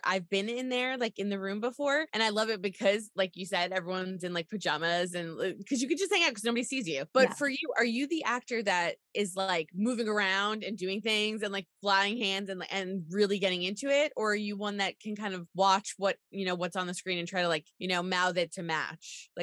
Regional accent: New York, United States; I'm a New Yorker.

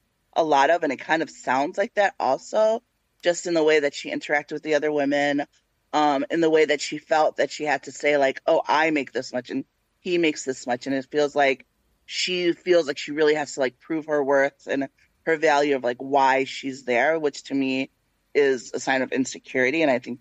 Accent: Canandaigua, New York, United States; also born or lived in Africa; I was born in Africa, like, I grew up in a predominantly, like, white neighborhood. I grew up in Canandaigua, New York, upstate New York.

